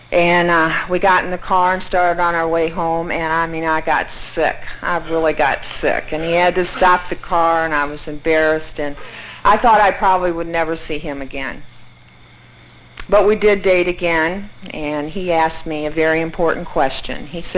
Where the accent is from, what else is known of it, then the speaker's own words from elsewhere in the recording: St. Louis, Missouri, United States; born there; I'm not a native Kentuckian. I was born in St. Louis, Missouri, and I'm the youngest of three daughters.